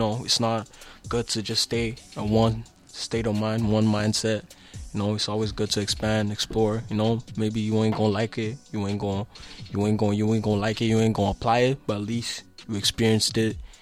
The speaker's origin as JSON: {"language": "English", "town": "Montreal", "region": "Quebec", "country": "Canada", "said": "Mm-hmm. I'm 20 years old. I'm from Cartierville."}